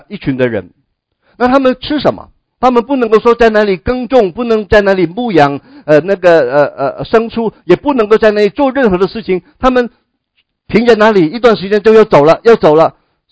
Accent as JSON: {"language": "Chinese", "country": "China", "said": "我们中国人也常常有这样一个的说法哈，富不过三代"}